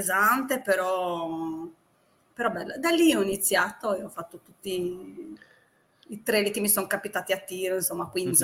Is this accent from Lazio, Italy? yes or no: no; Sardinia, Italy; adoro la mia terra, sono legatissima, forse un po' come tutti i sardi